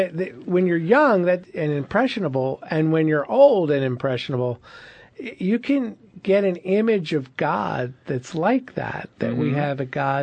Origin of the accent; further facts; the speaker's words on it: Philadelphia, Pennsylvania, United States; accent: Northeast Philadelphia; Not only do I no longer have a brogue, Dave, I've never had one. So okay. I just speak Northeast Philadelphia